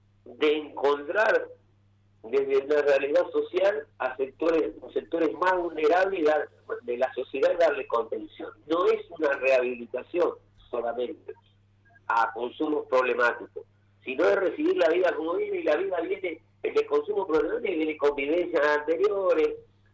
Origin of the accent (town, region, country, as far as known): Argentina